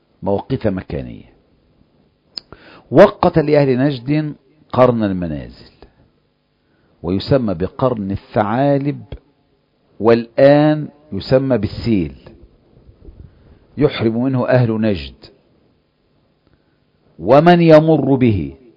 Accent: Egypt; أنا من أهل مصر بأحرم من رابغ، ميقاتنا أهل مصر رابغ

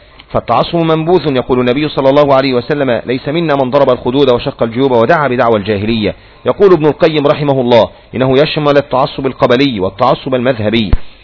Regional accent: Yemen; عندنا في اليمن

